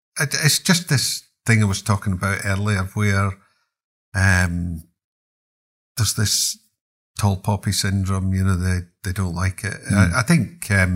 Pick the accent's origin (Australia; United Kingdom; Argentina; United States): United Kingdom; Glasgow, Scotland; And I'm a Glaswegian